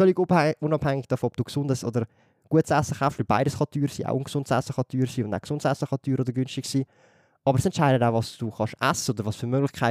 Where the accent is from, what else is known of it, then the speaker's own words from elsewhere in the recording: Zürich, Zurich, Switzerland; dort, wo ich aufgewachsen bin, dort also das ist abgerissen worden, das Haus. Mhm. Oder? Und meine Eltern wollen weiterhin in Zürich wohnen.